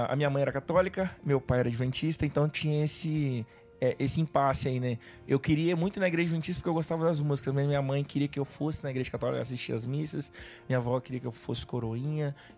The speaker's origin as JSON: {"language": "Portuguese", "town": "Colatina", "region": "Espírito Santo", "country": "Brazil", "said": "Sou de Colatina, Espírito Santo."}